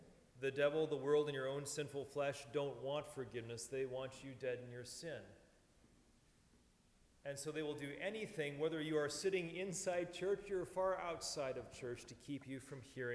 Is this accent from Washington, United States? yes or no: yes; Seattle, Washington, United States; Growing up in Seattle, we went to early service, 8 o'clock every Sunday.